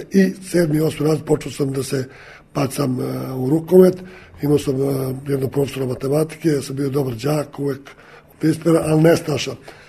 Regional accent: Srpska Crnja, Vojvodina, Serbia; born there; Rođen sam u Srpskoj Crni

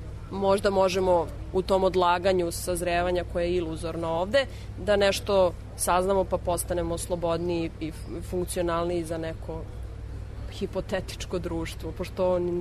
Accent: Vojvodina, Serbia; ja sam odrasla u Vojvodini

